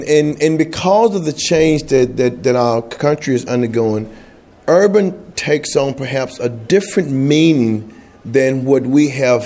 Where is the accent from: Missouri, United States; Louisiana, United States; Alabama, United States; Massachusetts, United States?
Alabama, United States; I'm sorry for not introducing myself. And I'm from Alabama.